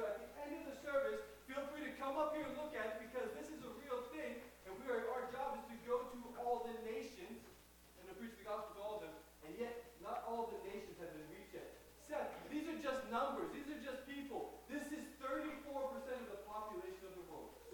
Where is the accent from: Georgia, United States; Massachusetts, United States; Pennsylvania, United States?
Pennsylvania, United States; Pittsburgh; also born or lived in Chattanooga; So don't let my accent fool you. Yes, I am from Pittsburgh, Pennsylvania.